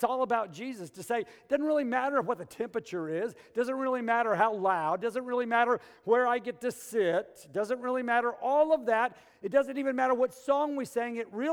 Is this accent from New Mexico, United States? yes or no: yes; Albuquerque, New Mexico, United States; My home church, when I grew up in Albuquerque, they started having a Saturday night service.